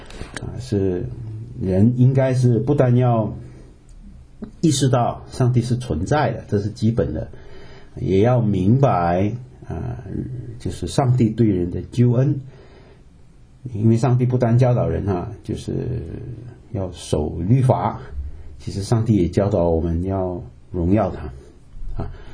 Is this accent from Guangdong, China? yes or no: no; Beijing, China; 我们北京人哈、啊、是天之骄子啊，北方啊